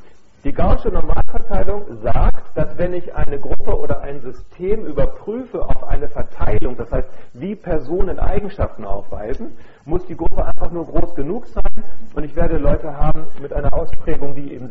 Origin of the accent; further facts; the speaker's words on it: North Germany, Germany; das ist eine Erfahrung, die mir als Norddeutscher einfach komplett fehlt.